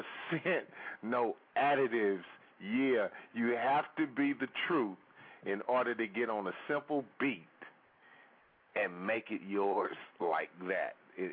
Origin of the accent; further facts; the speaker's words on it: California, United States; moved away as an adult; now in Atlanta, United States; I'm from California, and last year July 09, my boys and I we moved down to Atlanta